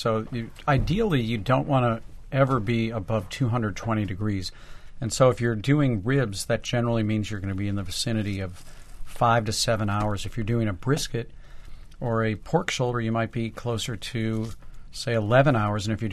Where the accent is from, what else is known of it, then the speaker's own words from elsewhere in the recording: St. Louis, Missouri, United States; When I was growing up in St. Louis, barbecue meant something pretty simple.